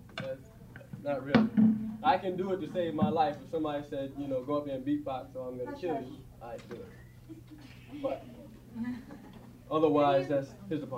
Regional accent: Jamaica, New York, United States; Like, I'm from Jamaica.

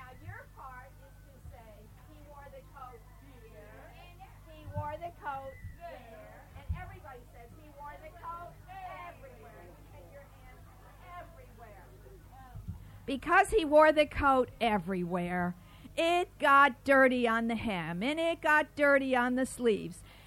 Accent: Miami, Florida, United States; I'm a storyteller from Miami

